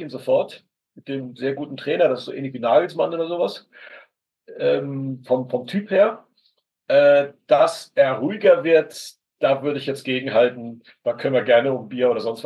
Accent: Hamburg, Germany; Ich bin eigentlich ein Hamburger.

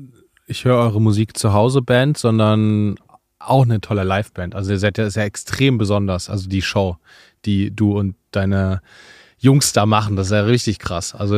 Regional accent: Leipzig, Saxony, Germany; dass ihr wirklich in meiner Heimat nicht gespielt habt, in Leipzig.

